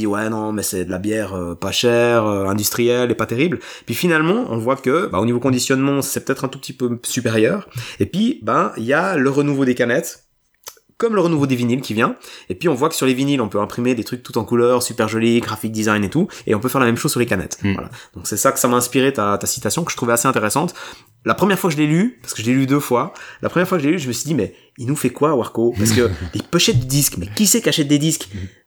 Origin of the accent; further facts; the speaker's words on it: Switzerland; parce qu'on est suisse.